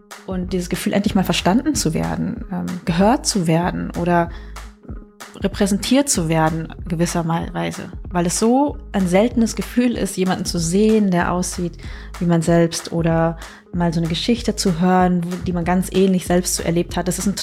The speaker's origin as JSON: {"language": "German", "region": "Bavaria", "country": "Germany", "tie": "born or raised there", "said": "Ich bin in einem Asylbewerberheim in Niederbayern aufgewachsen. Dort bin ich auch geboren, ganz im Süden Deutschlands, das ist fast an der Grenze zu Österreich. Und da gab es sehr wenige Menschen wie mich."}